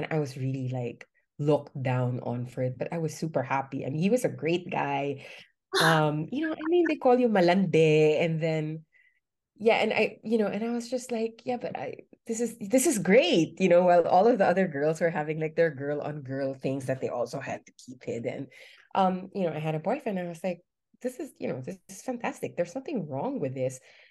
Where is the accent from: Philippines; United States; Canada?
Philippines; I'm from the Philippines.